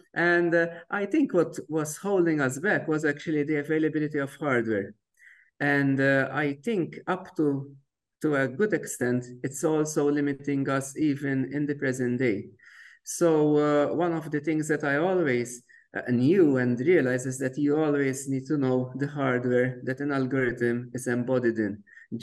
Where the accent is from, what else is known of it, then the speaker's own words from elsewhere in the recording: Malta; moved away; also born or lived in United Kingdom; so I grew up in Malta initially, and then I did my PhD and my education in the UK.